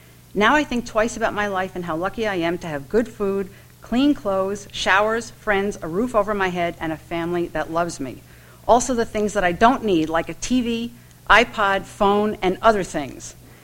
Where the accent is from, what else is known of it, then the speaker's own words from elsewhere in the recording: Queens, New York, United States; Well, I grew up in Queens, which couldn't have been more ordinary, but my mother had to leave Vienna just before the war for Scotland on the Kinder transport.